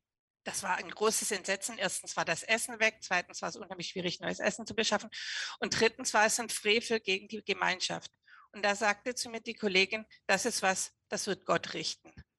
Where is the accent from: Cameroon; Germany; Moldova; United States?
Cameroon; also born or lived in Africa; ich bin ja in Kamerun groß geworden und habe sehr gerne und lange in Afrika gelebt